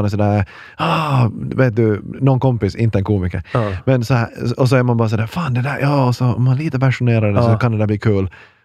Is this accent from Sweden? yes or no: no; Finland; Alltså som en kanelbulle på där vi kommer ifrån. Mm-hmm. Örfil betyder kanelbulle på finlandssvenska.